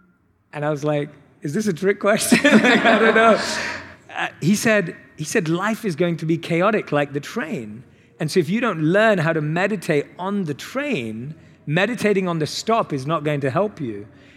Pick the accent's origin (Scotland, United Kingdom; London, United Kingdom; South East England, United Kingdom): London, United Kingdom; As a Londoner, I'm used to taking the underground